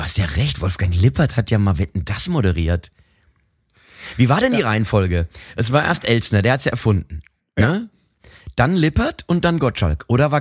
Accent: Mainz, Rhineland-Palatinate, Germany; wir als Mainzer, wir sind eigentlich ganzjährig auf einer innerlichen Karnevalssitzung. Fasnacht, wie wir übrigens hier bei uns sagen.

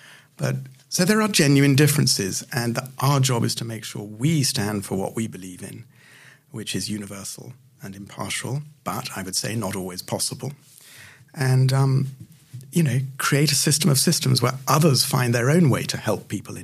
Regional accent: United Kingdom; I'm British

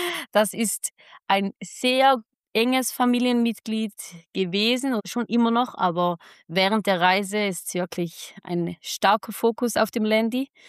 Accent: St. Gallen, Switzerland; Und wir kommen aus der Schweiz, wie schon gesagt, genauer gesagt aus St. Gallen.

